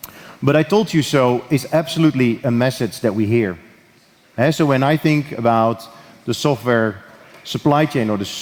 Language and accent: English; Gelderland, Netherlands; English is a second language; I recently spoke to the University of Wageningen, an agricultural university close to my hometown